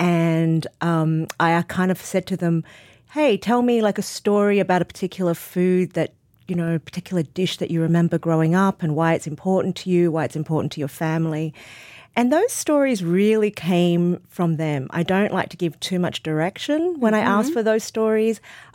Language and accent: English; Sydney, New South Wales, Australia; But I was born in Sydney, and I had this very different kind of third culture world, as I now describe it, is a very different culture to her, and going to Australian schools and, you know, being Australian when I was at school, but really growing up as a Chinese person at home.